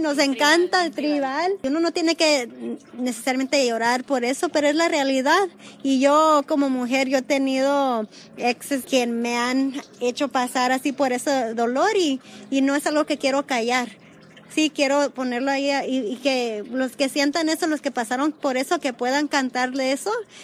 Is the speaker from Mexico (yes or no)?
yes; Mexico; yo creo que como mexicanos nos expresamos mucho de la alegría